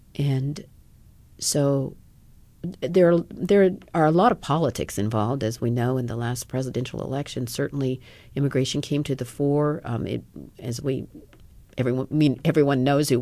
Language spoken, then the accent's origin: English; United States; Well, you know, I'm just an American who watches TV a lot.